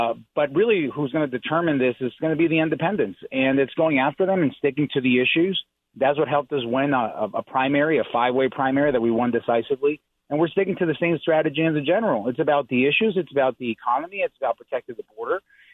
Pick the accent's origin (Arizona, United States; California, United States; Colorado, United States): Arizona, United States; Tucson; also born or lived in Mexico; I grew up here in Tucson. Now, I wasn't born in Tucson